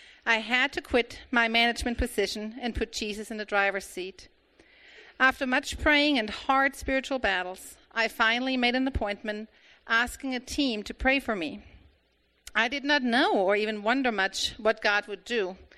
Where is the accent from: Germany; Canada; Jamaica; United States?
Germany; But while I was raised in Germany, where going out for a beer or two with your church buddies was considered normal by most